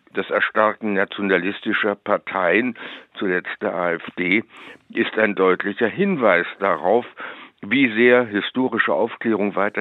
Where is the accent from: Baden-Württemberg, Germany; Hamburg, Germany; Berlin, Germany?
Baden-Württemberg, Germany; also born or lived in Königsberg; Ich bin ein großteils in Württemberg aufgewachsener Königsberger. Die Familie meiner Mutter kam aus dem Baltikum, es war eine deutsch-baltische Familie. Die Familie meines Vaters stammt überwiegend aus Mitteldeutschland